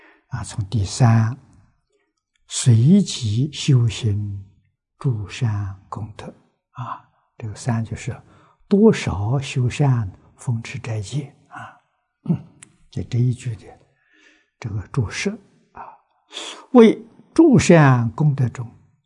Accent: China; 过无是我们中国人说的啊

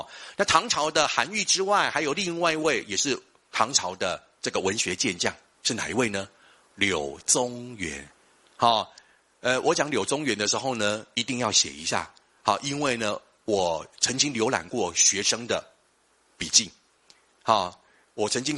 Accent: Taiwan; accent: Taiwanese; 尤其是我们台湾人哈，我们台湾有个口音。

